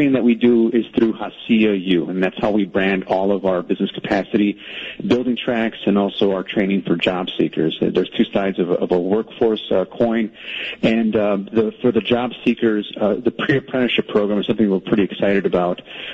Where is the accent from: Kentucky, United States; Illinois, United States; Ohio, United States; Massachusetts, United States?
Illinois, United States; Chicago; also born or lived in Mexico; Yeah, I grew up in South Chicago, born in Mexico, but grew up in South Chicago.